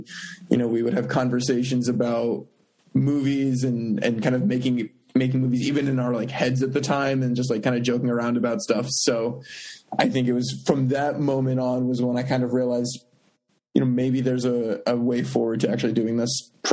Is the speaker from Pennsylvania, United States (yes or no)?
yes; Holly, Pennsylvania, United States; So I'm from Pennsylvania in the Poconos, right outside Scranton. And so growing up, I kind of was forced to be an Office fan just by proximity. And, you know, it was a pretty small town.